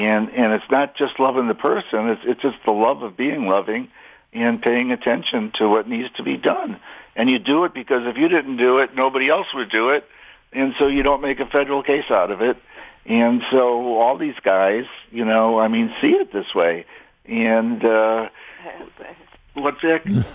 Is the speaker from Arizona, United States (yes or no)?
no; Chicago, Illinois, United States; I'll tell you, I grew up on Addison Street in Southport, two blocks from Cubs Park, Wrigley Field, to the rest of the world.